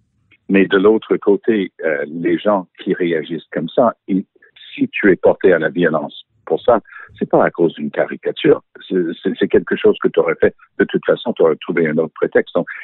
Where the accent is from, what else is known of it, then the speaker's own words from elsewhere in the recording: United Kingdom; accent: English; French is a second language; Et oui, j'ai mon passeport français, malgré mon petit accent anglais.